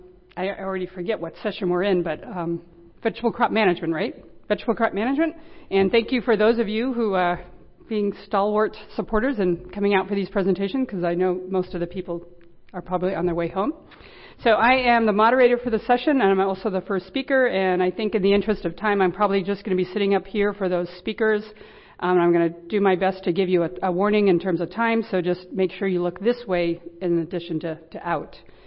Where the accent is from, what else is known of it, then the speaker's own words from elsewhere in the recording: Washington, United States; because I'm not from Alaska. I'm from Washington